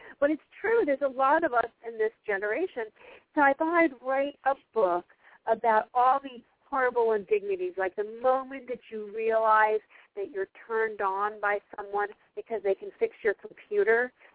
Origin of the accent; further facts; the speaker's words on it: New York, United States; to come to New York, which is my hometown, and do stuff in the old neighborhood